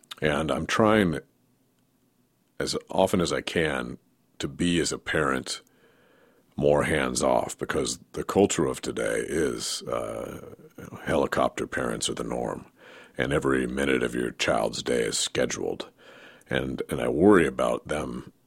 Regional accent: Oregon, United States; Maybe it has something to do with growing up in Oregon. Maybe it has something to do with growing up on 27 acres of land

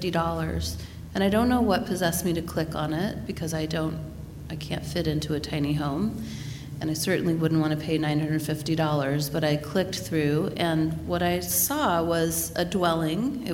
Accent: Gales Creek, Oregon, United States; also born or lived in Sherwood / Portland; I was born and raised in the Portland metro area. I actually spent my childhood in Gales Creek, which is out past Forest Grove, and my youth in Sherwood. And I have lived in Portland continuously since 1988.

